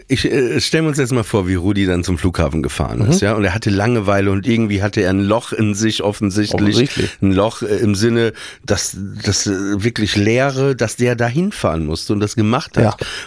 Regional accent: Papenburg, Lower Saxony, Germany; Ich komme aus Papenburg im Emsland, ja. Da wo Tarantino halt nie war.

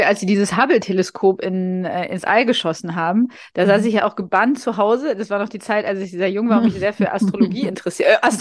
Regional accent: Germany; so als Deutsche

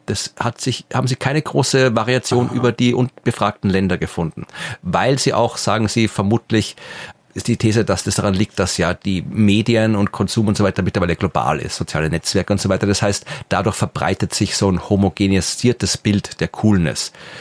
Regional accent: Lower Austria, Austria; am Ende der Wachau, da wo ich herkomme, Donautal, in der Nähe von Wien

